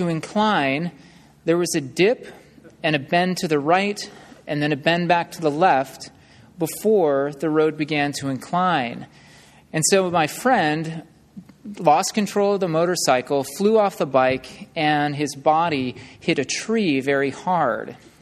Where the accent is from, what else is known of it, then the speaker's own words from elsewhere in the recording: Pinetop-Lakeside, Arizona, United States; Well, many of you know that I grew up in Pine Top Lakeside, which is a really pretty little town in eastern Arizona.